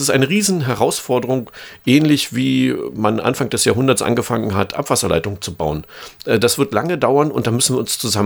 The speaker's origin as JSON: {"language": "German", "region": "Brandenburg", "country": "Germany", "tie": "born or raised there", "said": "ich bin in der Nähe von Berlin aufgewachsen"}